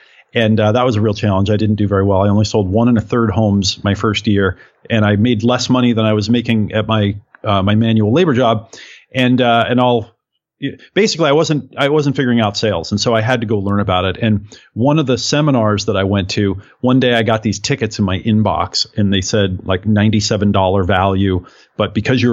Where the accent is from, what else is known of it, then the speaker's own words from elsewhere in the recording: Oregon, United States; I grew up in Oregon. I grew up in the sticks out in the woods of Oregon to hippie parents